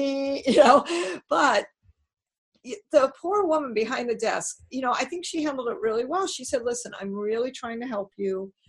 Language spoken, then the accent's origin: English; Detroit, Michigan, United States; moved away; Well, you know, I'm from Detroit, and I moved out of the snow.